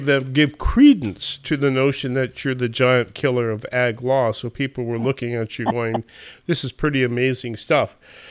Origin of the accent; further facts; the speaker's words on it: Montana, United States; So when I was growing up in Montana, we always took great joy in telling North Dakota jokes.